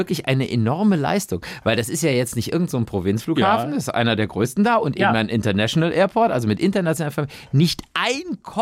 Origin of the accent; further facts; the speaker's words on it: Cologne, North Rhine-Westphalia, Germany; meine Heimatstadt Köln